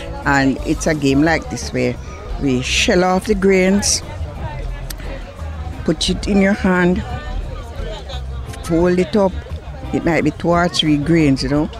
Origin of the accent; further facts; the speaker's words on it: Saint Ann, Jamaica; I'm from St. Anne.